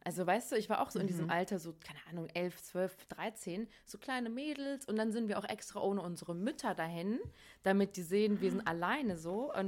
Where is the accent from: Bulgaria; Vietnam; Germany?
Germany; Hesse; ich komme ja aus Hessen